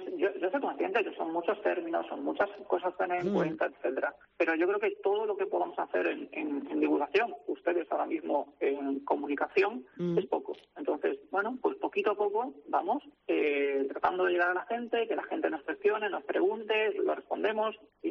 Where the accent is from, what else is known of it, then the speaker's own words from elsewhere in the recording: Galicia, Spain; moved away as an adult; now in Gran Canaria, Spain; no tengo acento canario, soy gallego, vivo aquí 20 años.